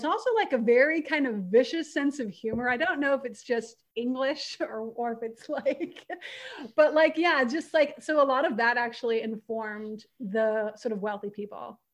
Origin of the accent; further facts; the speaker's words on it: San Diego, California, United States; I grew up like more in San Diego.